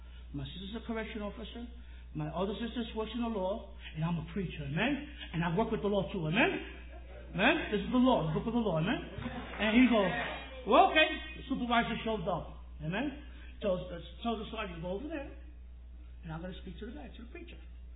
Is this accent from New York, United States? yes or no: yes; New York, United States